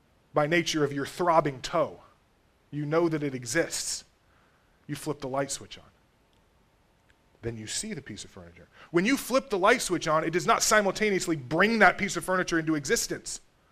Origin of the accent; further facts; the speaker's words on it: Texas, United States; I wanted to grow jalapeno peppers, because why not? I'm from Texas.